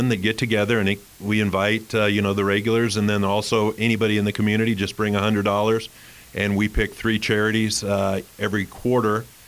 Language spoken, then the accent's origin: English; Prescott, Arizona, United States; Well, I've had a residency or lived at Antelope Hills since the day I was born.